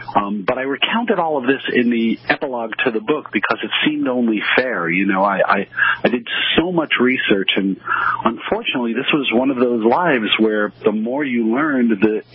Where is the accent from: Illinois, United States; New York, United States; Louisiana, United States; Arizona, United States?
New York, United States; New York City; Frankly, I grew up in New York City. I'm used to a lot of aggression.